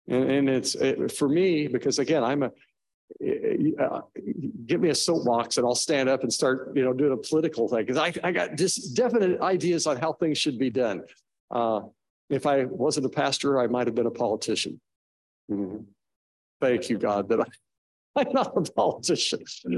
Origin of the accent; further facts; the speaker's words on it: United States; Because, yeah, I'm an American. I'm supposed to work for the good of my country.